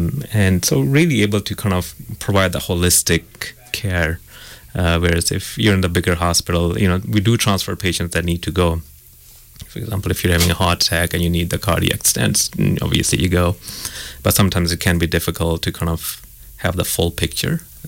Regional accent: Manchester, North West England, United Kingdom; moved away as an adult; now in Oklahoma City, United States; I grew up in England, Manchester. Did my medicine there, and then I came to Oklahoma City to do my training here.

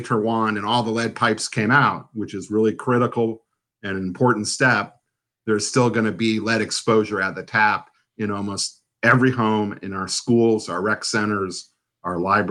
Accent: Washington, District of Columbia, United States; born or raised there

